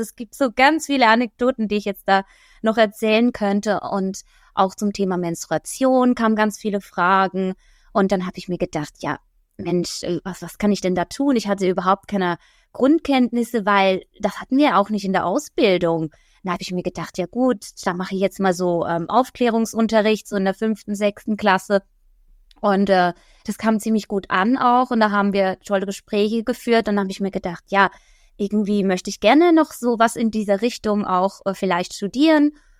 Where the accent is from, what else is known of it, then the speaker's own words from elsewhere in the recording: Basel, Basel-Stadt, Switzerland; ich komme aus Basel, aus der Schweiz